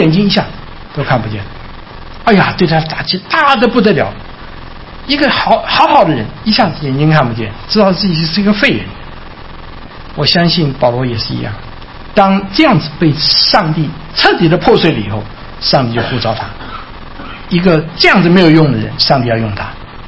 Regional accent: Hunan, China; 我是湖南人，这个发字发不出来。你知道我们这湖南人啊，这个喝跟佛字分不出来了

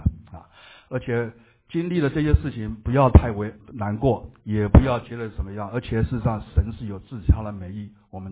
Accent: Taiwan; accent: Taiwanese; 大家刚才主席有介绍我是从哪里来的，所以你们听到台湾口音了啊，好，不要见怪啊，台湾口音很好听的啊

